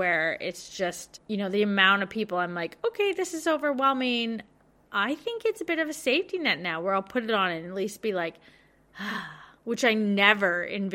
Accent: Victoria, Australia; So I'm thinking about this so much because I'm from Victoria

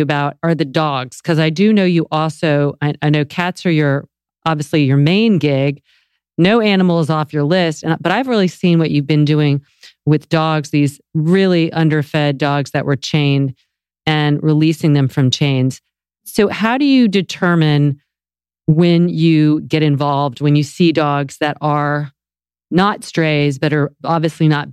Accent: the South, United States; because I do know certain, you know, parts of the country, and I'm from the South.

